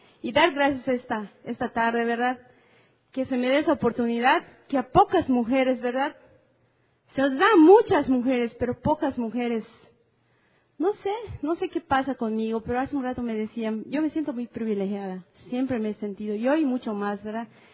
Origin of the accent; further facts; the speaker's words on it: Mérida, Yucatán, Mexico; Vengo de Mérida, Yucatán, México.